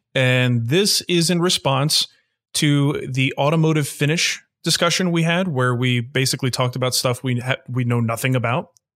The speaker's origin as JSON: {"language": "English", "region": "New Jersey", "country": "United States", "tie": "born there", "said": "do something that lets people know I was born in New Jersey."}